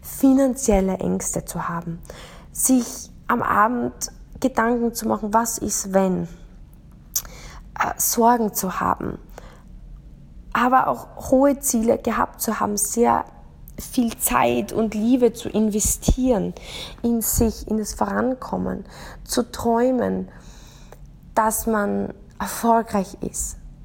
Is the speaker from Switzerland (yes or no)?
no; Austria; Ich bin in Österreich aufgewachsen. Ich bin ein 80er-Jahre-Kind. Ich bin in den 90er-Jahren in die Schule gegangen. Ich habe maturiert.